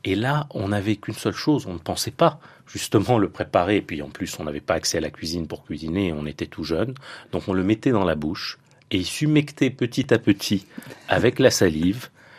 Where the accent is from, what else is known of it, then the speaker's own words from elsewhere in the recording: Lebanon; Chez nous, au Liban et au Moyen-Orient, le pain sert à la fois d'aliment, mais aussi d'ustensile